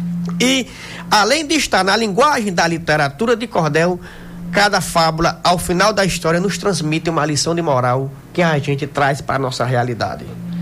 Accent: Jucurutu, Rio Grande do Norte, Brazil; Jucurutu, minha terra, por ela tenho paixão. Eu digo sem desatino que eu também sou nordestino do jeito que vocês são.

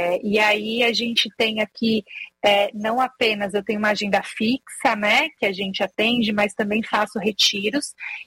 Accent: São Paulo, Brazil; Eu vim de São Paulo, eu sou paulistana.

